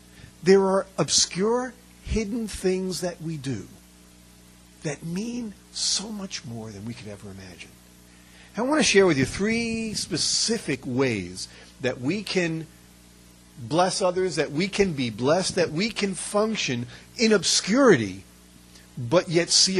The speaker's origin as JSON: {"language": "English", "town": "Brooklyn", "region": "New York", "country": "United States", "tie": "born or raised there", "said": "even though I was born in Brooklyn and we come from New York."}